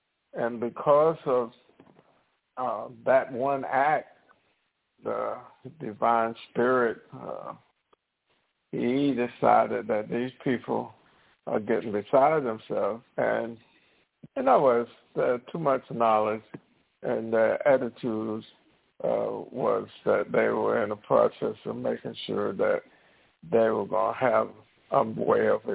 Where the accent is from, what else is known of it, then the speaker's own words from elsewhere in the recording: the South, United States; Well, I grew up in the South, and I grew up at a time in the 50s when they had Jim Crow